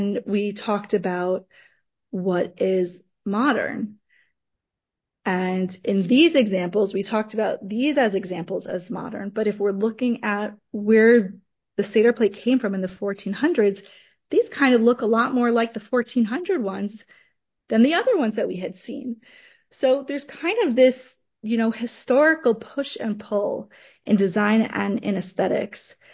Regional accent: New York, United States; My parents, when I first started doing this research, we're from New York, and in New York, there's just like all these like discount stores

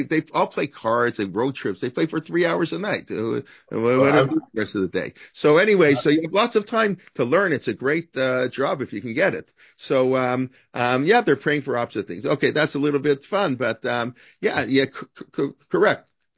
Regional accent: Canada; I'm Canadian, so, you know, I can say things maybe a little bit easier than those Americans here.

